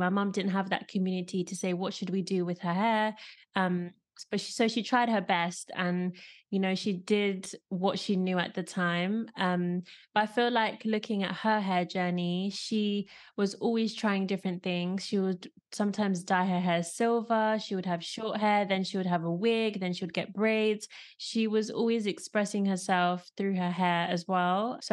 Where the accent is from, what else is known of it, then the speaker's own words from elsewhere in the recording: London, United Kingdom; born there; So yeah, I was born in London and my mom is Zimbabwean and my dad's English.